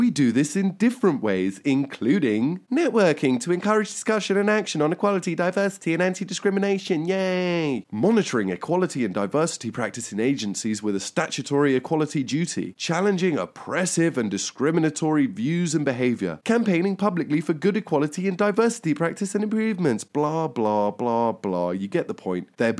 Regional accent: United Kingdom; I grew up in the British countryside, so I know this kind of woman.

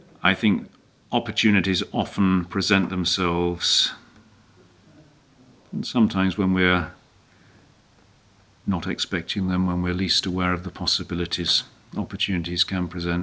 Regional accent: Manchester, North West England, United Kingdom; I grew up in Manchester. My parents both came from chapel traditions, Methodist and Congregationalist, and I grew up in that tradition.

